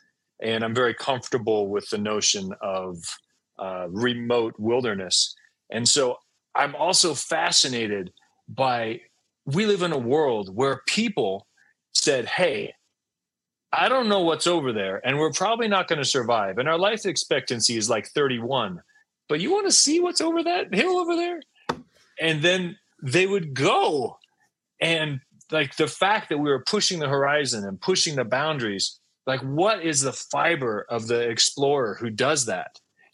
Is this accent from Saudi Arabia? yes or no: yes; Saudi Arabia; So I grew up in Saudi Arabia, and my family did a lot of desert expeditions.